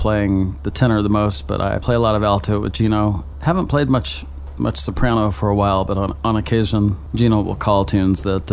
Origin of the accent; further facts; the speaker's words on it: Jackson, Mississippi, United States; also born or lived in Texas / Florida; now in Oregon, United States; It took about 14 years. We moved once a year. My dad's a school teacher, and we moved through Mississippi and Texas and Florida. By the time I was 13, we moved 12 times.